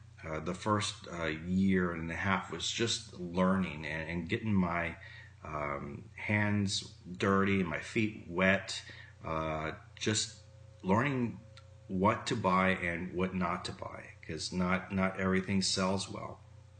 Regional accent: Texas, United States; moved away as an adult; also born or lived in Canada; I'm an American citizen. I grew up in Texas, but for the last 7 years, I was in Canada for a job, and that just came to an end. And so I moved my whole store from Canada to the United States.

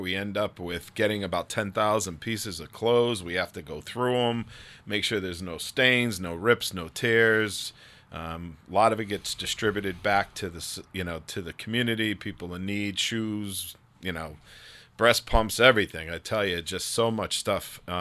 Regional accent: Connecticut, United States; Connecticut. My family's New York, Jersey, Pennsylvania.

